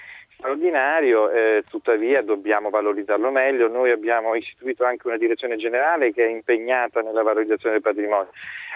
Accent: Rome, Lazio, Italy; Io, quando sono diventato sottosegretario, essendo romano

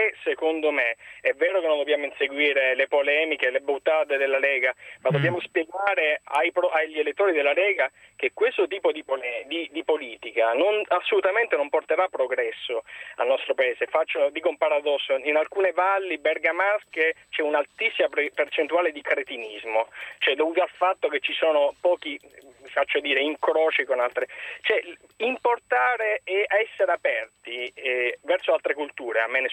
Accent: Catania, Sicily, Italy; io sono di Catania

